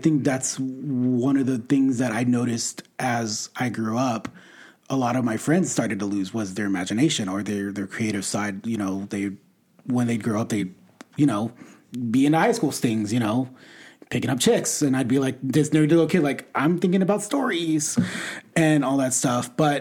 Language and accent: English; San Bernardino, California, United States; Oh yeah. I grew up in San Bernardino, California.